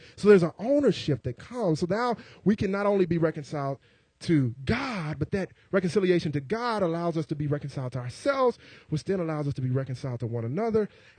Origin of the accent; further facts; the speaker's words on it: United States; And growing up in America, trying to be a preacher's kid, and everybody saying PKs, you know, wild and crazy